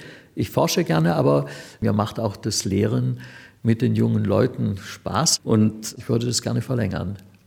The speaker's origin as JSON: {"language": "German", "town": "Konstanz", "region": "Baden-Württemberg", "country": "Germany", "tie": "born there", "also_born_or_lived": "Munich", "said": "Ich bin 1950 geboren in Konstanz und habe ein humanistisches Gymnasium besucht, habe also Latein und Griechisch und Englisch gelernt"}